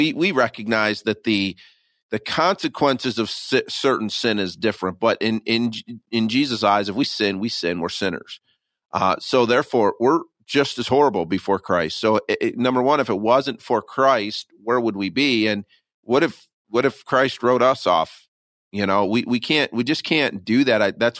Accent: Michigan, United States; I'm born and raised in Michigan.

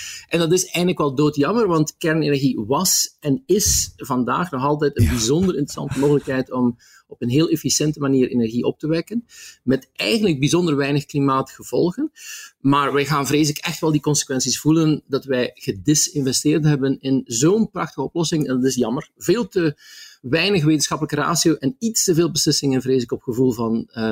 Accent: Belgium; ja, dan mogen wij als Belgen toch wel heel trots op zijn.

